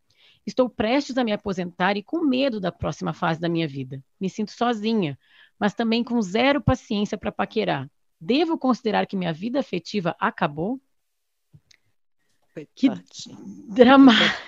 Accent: Rio Grande do Sul, Brazil; Olha, eu sou gaúcha e lá a gente tem um ditado

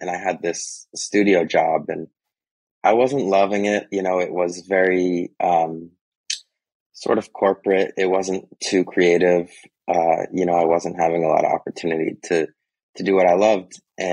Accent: Santa Cruz, California, United States; I grew up in Santa Cruz in Northern California.

